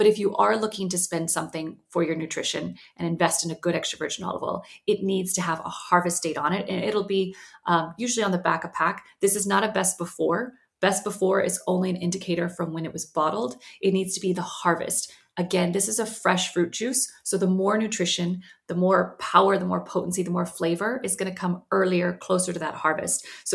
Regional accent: Texas, United States; also born or lived in Madrid; now in London, United Kingdom; I'm originally from Texas. But right. I now I'm in London by way of Madrid. So I've kind of lived in Europe now for 15 years.

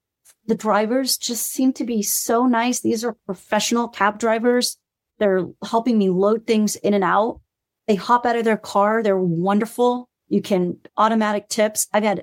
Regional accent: Hawaii, United States; I grew up in Hawaii.

